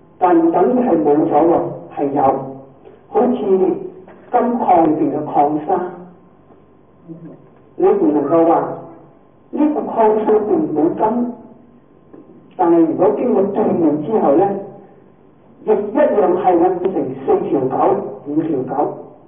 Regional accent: China; 咁係因為呢，我哋中國人喜歡精簡

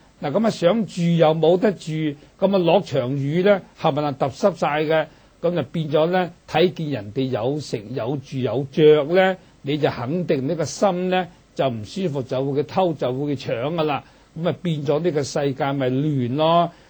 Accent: China; 尤其是我哋中国人啊，好多嗰啲迷信嘅

